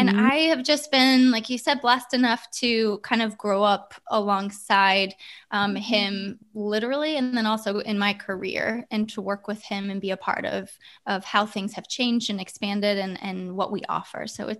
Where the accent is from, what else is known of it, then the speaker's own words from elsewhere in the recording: Ohio, United States; moved away; So I come from a family of four, grew up in Ohio.